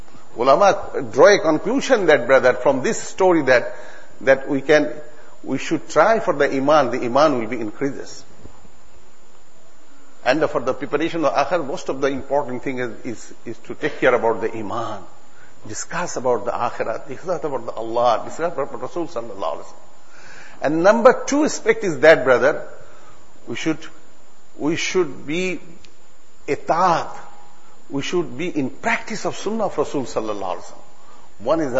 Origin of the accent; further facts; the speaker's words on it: Bangladesh; I am from Bangladesh. I'm coming to Durban all through from Dhaka.